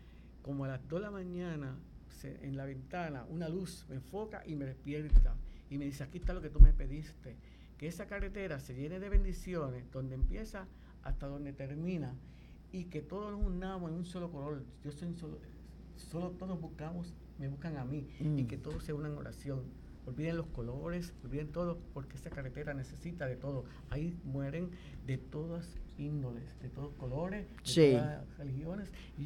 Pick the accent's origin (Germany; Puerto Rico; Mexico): Puerto Rico; Lares; Imagínate este momento tan lindo, y aquí en mi pueblo, uh-huh. Me siento muy feliz.